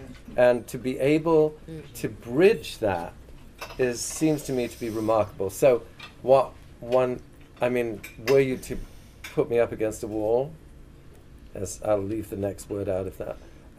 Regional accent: England, United Kingdom; when I grew up in England, pub hours were so restricted.

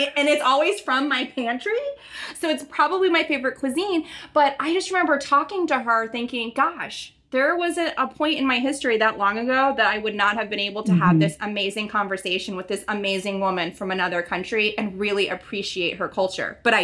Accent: United States; just from growing up in America and going to birthday parties.

